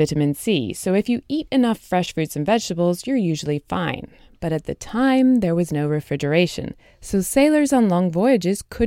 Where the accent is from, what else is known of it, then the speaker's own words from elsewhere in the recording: United Kingdom; Okay, so some of you may remember that I am a limey.